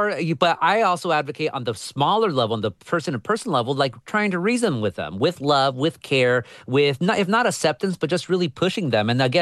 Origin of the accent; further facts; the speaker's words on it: Garden Grove, California, United States; Places like Santana, like Anaheim, where, you know, my hometown, Garden Grove, just these working class communities that have historically been ignored.